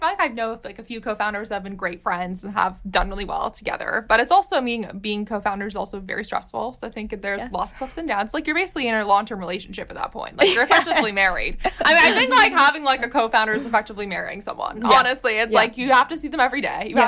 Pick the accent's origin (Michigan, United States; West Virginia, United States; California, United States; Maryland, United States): California, United States; I'm also from the Bay Area